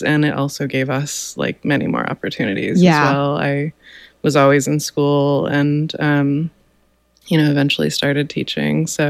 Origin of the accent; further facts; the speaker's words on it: Oroville, California, United States; I am a lifelong Northern California person. I grew up in Oroville, and I've lived in Chico for almost 30 years.